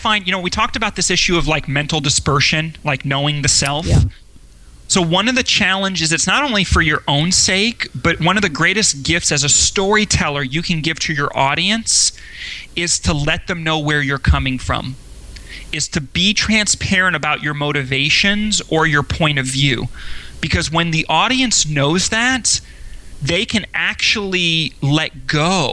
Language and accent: English; Los Angeles, California, United States; also born or lived in Europe; I grew up all around the world. I grew up in Europe as a kid for the first 10 years, and then went to West LA, California.